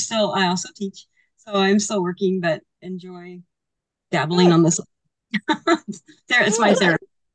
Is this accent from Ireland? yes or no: no; Ohio, United States; I'm in Fredericktown. I'm not too far from Yellow Springs. Ohio's pretty small. I'm from Ohio, but I've traveled a lot.